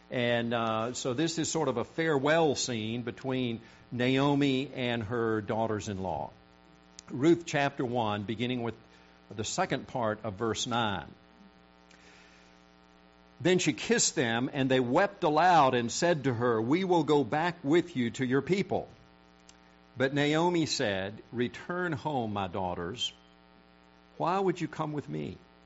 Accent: South Korea; I was born and raised in Korea.

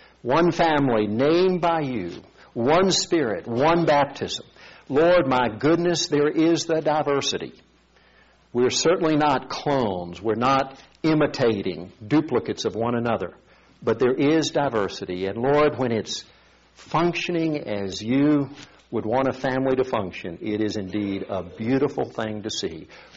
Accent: South Korea; You know, growing up in Korea, I rarely, if ever, used the pronouns I, my, me, or mine.

